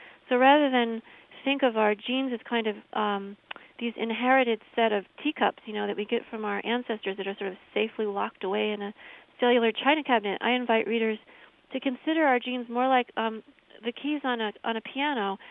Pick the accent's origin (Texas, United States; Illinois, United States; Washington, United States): Illinois, United States; Champaign; born there; I was born in Champaign. I'm looking forward very much to coming home.